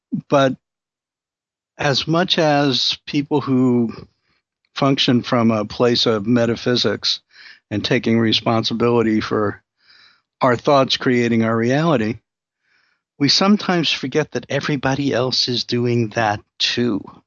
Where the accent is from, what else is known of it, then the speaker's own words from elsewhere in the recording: New York, United States; and also because I come from Brooklyn